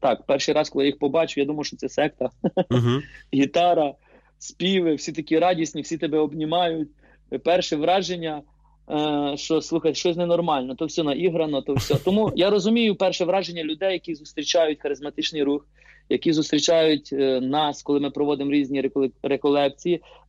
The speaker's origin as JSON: {"language": "Ukrainian", "town": "Ulychne", "region": "Lviv Oblast", "country": "Ukraine", "tie": "born or raised there", "said": "Походжу з Галичини, Дрогобицький район, село Уличне. Це і моє рідне село, яке я дуже люблю. І Галичину дуже люблю."}